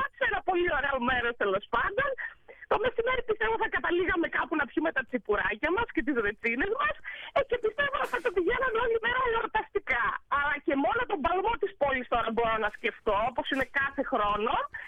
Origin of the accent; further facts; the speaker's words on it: Thessaloniki, Central Macedonia, Greece; στην πόλη μου, τη Θεσσαλονίκη